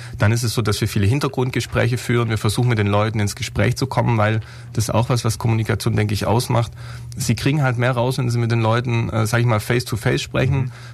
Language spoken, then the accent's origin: German; Baden-Württemberg, Germany; now in Ulm, Germany; Ich lebe jetzt seit 2009 in Ulm. Ich komme ursprünglich mal aus dem Alt-Donau-Kreis. Während des Studiums war ich weg. Ich lebe mit meiner Familie, meinen drei Kindern und meiner Frau hier in Ulm.